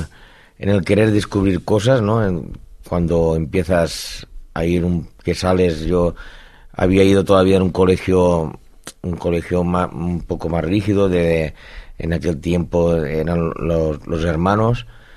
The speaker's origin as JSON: {"language": "Spanish", "town": "Amposta", "region": "Catalonia", "country": "Spain", "said": "Yo soy de Amposta, soy de la ciudad del sur de Tarragona"}